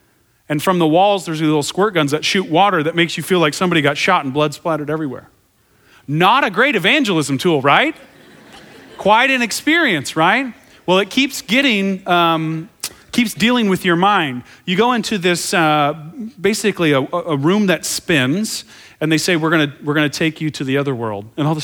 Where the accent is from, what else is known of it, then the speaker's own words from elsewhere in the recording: Tulsa, Oklahoma, United States; I was raised in Tulsa, Oklahoma, a very charismatic place. I went to a Southern Baptist church.